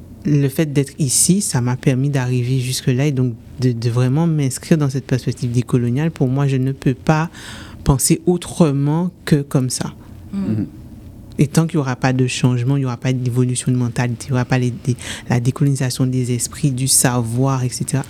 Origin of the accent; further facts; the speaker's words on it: Guadeloupe, France; Je disais que je suis guadeloupéenne de nationalité française.